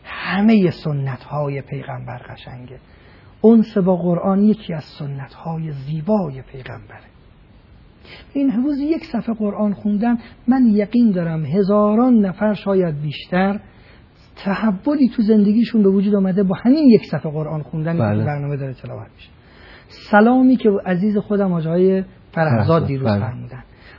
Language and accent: Persian; Mashhad, Razavi Khorasan, Iran; که ما مشهدی هستیم،